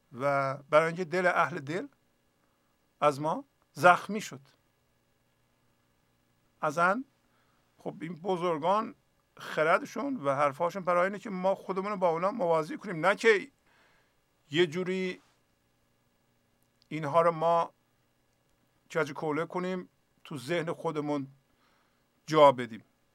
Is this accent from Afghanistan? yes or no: no; Iran; ما ایرانی هستیم، هیچ کس نمیتونه حرفی بزنه در این مورد